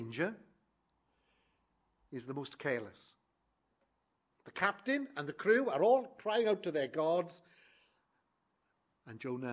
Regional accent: Wales, United Kingdom; I was brought up in South Wales, in a part of South Wales quite near where a great work of God was done in 1904 in an area called Lacha, where that work began. Very near, there's another small town called Gowerton, which is where I went to school.

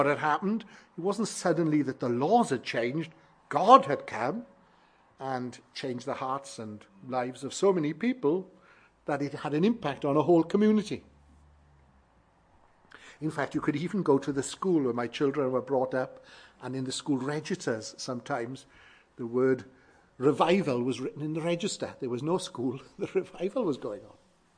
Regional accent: Wales, United Kingdom; I was brought up in South Wales and in the area where in 1904 the Welsh Revival began, an area called Lycha in South Wales.

